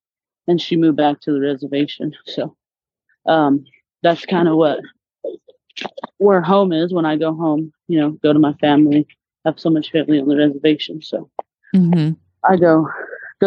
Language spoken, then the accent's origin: English; Whitecomb, United States; now in Gilbert, United States; Well, my hometown, like where I'm originally from, is called, on the reservation, it's called Whitecomb. And that's originally where I'm from. But my, living situation is in Gilbert, Arizona, yes.